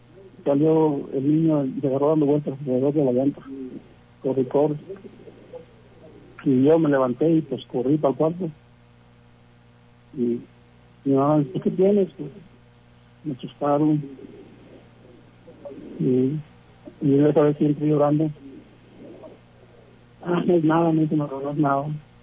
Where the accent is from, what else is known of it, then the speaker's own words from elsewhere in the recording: Pabellón de Arteaga, Aguascalientes, Mexico; Y cuando estaba más joven, yo soy de ahí, de Pabellón de Arteaga.